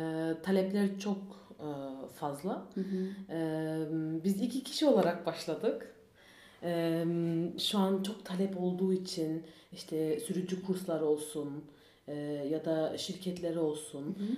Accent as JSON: {"language": "Turkish", "town": "Darmstadt", "region": "Hesse", "country": "Germany", "tie": "born or raised there", "said": "Darmstadt'ta doğdum, büyüdüm."}